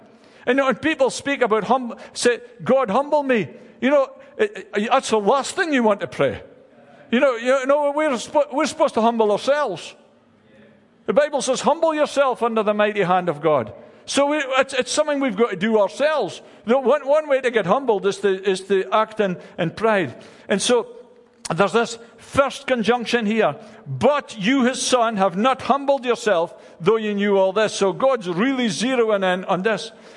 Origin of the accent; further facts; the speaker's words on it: Scotland, United Kingdom; I grew up in the Church of Scotland, and we used to sing a song